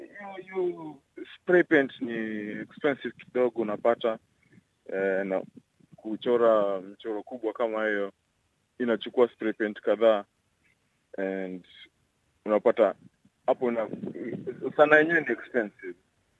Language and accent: Swahili; Kibera, Nairobi, Kenya; born there; nilizaliwa Kibera